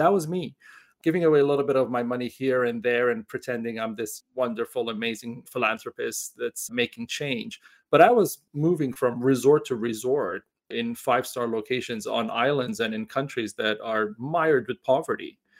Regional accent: Toronto, Ontario, Canada; also born or lived in Dubai; I had kind of grown to love Canada, Toronto, essentially, as my hometown. And so, I mean, I started university when I was turning 16. So I really grew up there, essentially.

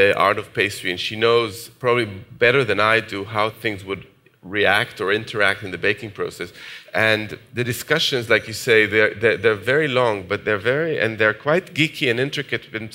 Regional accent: Jerusalem, Jerusalem District, Israel; So it started off from this corner of the Mediterranean where I grew up in Jerusalem

